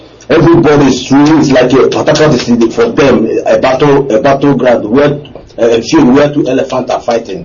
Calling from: Rottenburg, Baden-Württemberg, Germany; I'm calling from Rottenburg.

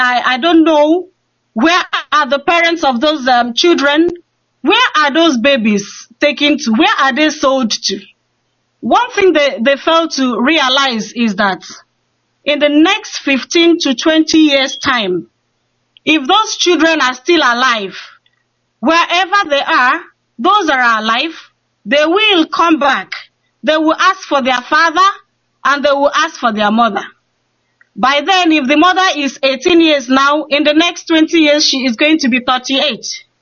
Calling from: Cork, Munster, Ireland; I'm calling from Cork.

